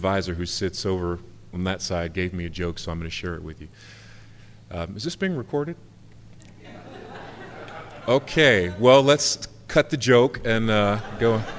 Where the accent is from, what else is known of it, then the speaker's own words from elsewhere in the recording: Washington, District of Columbia, United States; also born or lived in Maryland; I grew up in the Washington, D.C. area, and then we moved around a little bit and ended up in the Maryland area where I went to high school and then later college.